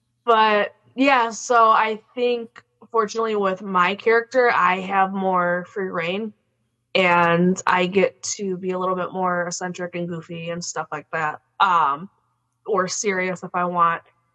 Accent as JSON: {"language": "English", "town": "Chicago", "region": "Illinois", "country": "United States", "said": "I gotta watch I say that I'm from Chicago."}